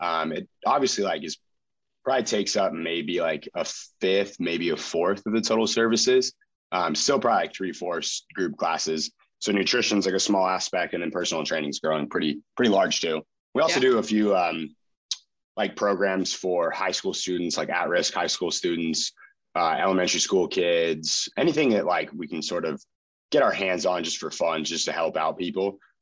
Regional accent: Chico, California, United States; And I moved back to my hometown of Chico, pretty much my last semester of college

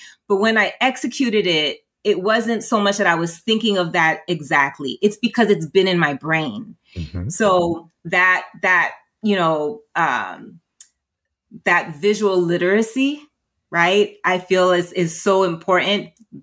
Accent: Massachusetts, United States; also born or lived in New Jersey; So my parents are Haitian. I was first born generation here in New Jersey, but I grew up in Massachusetts.

